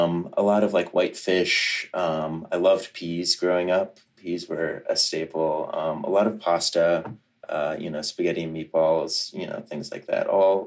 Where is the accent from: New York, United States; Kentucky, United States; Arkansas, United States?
Kentucky, United States; now in Boston, United States; But also growing up in Kentucky, the transition to such a diverse food scene in Boston was really eye-opening.